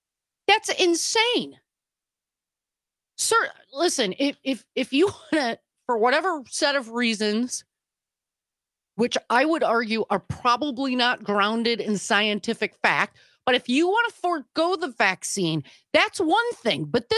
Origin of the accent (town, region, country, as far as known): United States